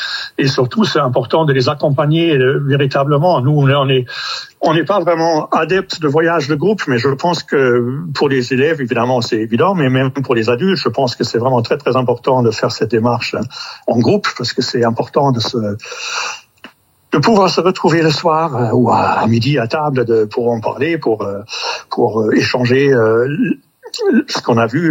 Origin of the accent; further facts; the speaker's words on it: Germany; French is a second language; Moi, je suis né en Allemagne en 1954